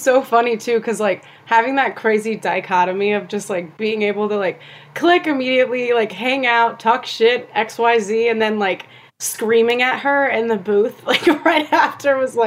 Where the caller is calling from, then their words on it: North Carolina, United States; Yeah, so I am zooming in from the Appalachian Mountains of North Carolina.